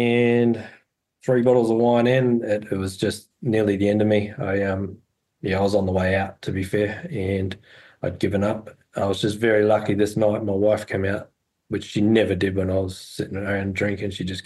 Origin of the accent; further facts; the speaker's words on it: Australia; I'm 45 now. And I was living in Aussie. I was born and bred in Australia originally, and I was living in Adelaide at the time when I was 18.